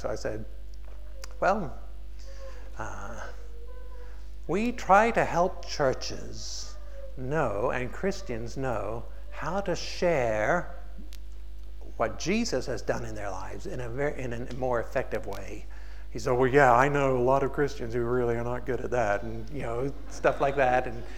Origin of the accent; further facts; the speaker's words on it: India; born there; I was born in India. My mom and dad were missionaries over there.